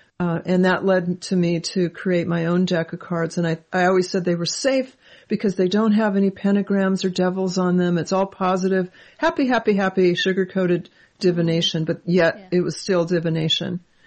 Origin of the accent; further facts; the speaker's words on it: California, United States; I lived on a very long street and I grew up in Southern California before it was all liberal and everything.